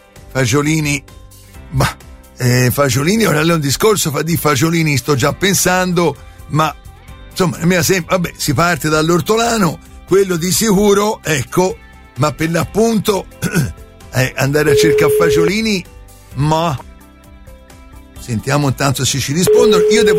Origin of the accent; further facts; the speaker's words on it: Florence, Tuscany, Italy; sono di Firenze, so se si sente.